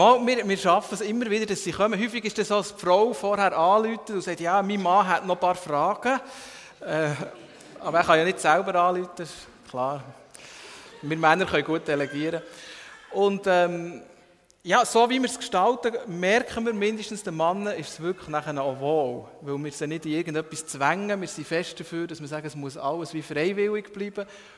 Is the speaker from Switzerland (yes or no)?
yes; Bern, Switzerland; Wir sind die Studie daheim im Seeland.